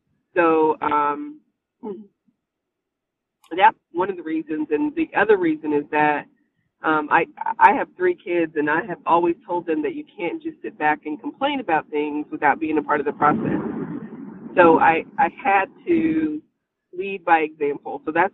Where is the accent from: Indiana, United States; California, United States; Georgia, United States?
Indiana, United States; Columbus; I was raised in Columbus. I graduated from Columbus North and I went to the University of Evansville